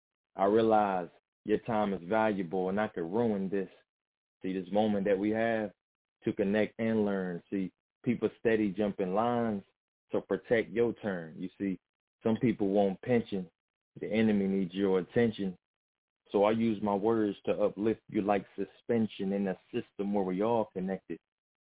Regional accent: Grifton, North Carolina, United States; also born or lived in Kinston; And then I mentioned I'm from Kinston and was raised in Grifton. I'm North Carolina bred, and I should wear it more.

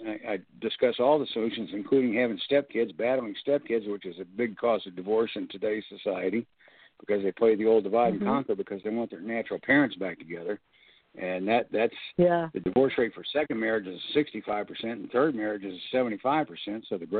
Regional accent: Jacksonville, Florida, United States; I'm starting out in my hometown of Jacksonville.

